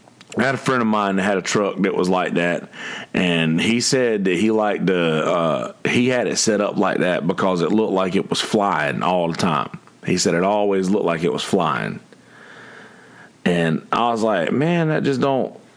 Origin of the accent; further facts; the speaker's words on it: Bennettsville, South Carolina, United States; So all of a sudden, I'm from the South and you hear these giant pipes coming around the corner. And back in the day, being a little redneck, you know, from Bennettsville, South Carolina, you hear pipes coming around the corner.